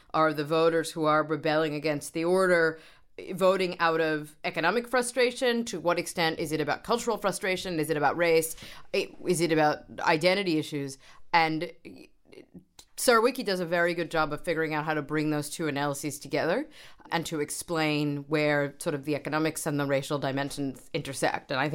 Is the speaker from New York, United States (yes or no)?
yes; New York, United States; as somebody who comes very much from the liberal bubble I grew up in New York